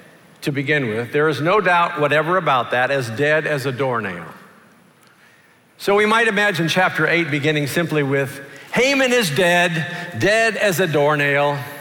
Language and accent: English; Dallas, Texas, United States; as a 16-year-old boy growing up in Dallas, Texas, I've had some interesting Father's Days